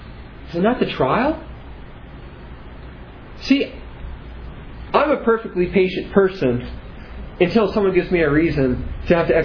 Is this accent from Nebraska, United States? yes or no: yes; Nebraska, United States; I came from Nebraska. I should know this. I see cattle on a thousand hills all the time.